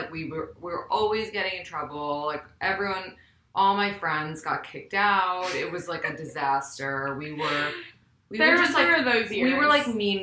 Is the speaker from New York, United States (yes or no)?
yes; New York City, New York, United States; So as you mentioned … I'm from New York City, like yourself. and also went to Spence.